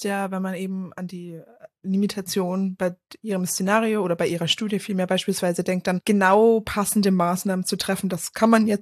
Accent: Bad Tölz, Bavaria, Germany; Oder da, wo ich herkomme, aus dem Raum Bad Tölz, Wolfratshausen, Tegernsee, da die Ecke

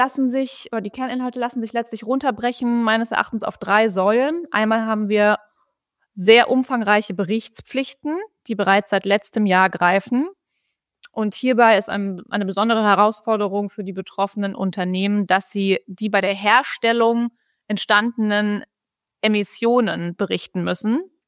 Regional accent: Munich, Bavaria, Germany; now in Düsseldorf, Germany; Ich komme eigentlich aus dem Süden tatsächlich, aus München, aber mich hat es nach Düsseldorf verschlagen.

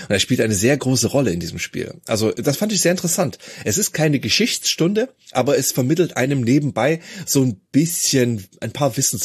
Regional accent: East Germany, Germany; ich bin ja in der DDR aufgewachsen

